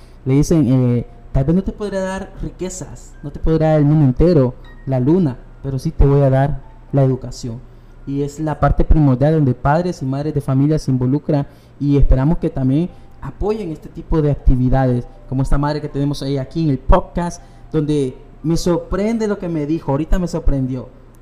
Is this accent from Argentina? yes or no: no; Honduras; aquí nosotros todos somos hondureños